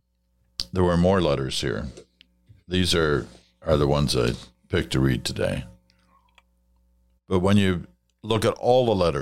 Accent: Canada; But at our core, we're Canadian.

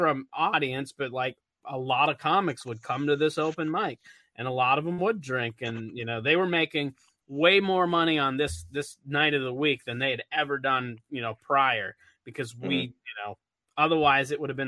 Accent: Midwest, United States; I believe it. I'm from the Midwest.

